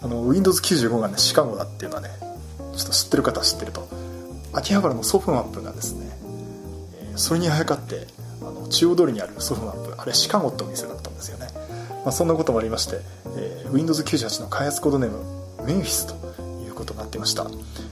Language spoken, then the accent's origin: Japanese; Yokohama, Kanagawa, Japan; 98年っていうと、私地元横浜なんですけど、